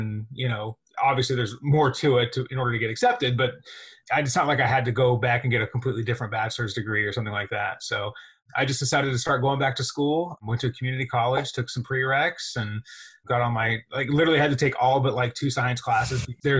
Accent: Oklahoma City, Oklahoma, United States; No, I'm from the Oklahoma City area. I live in a small town, actually not really a small town much anymore.

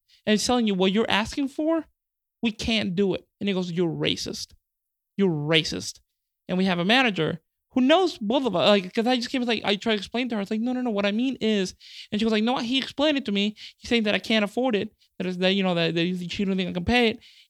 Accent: Mexico; because I'm from Mexico, you know what I mean?

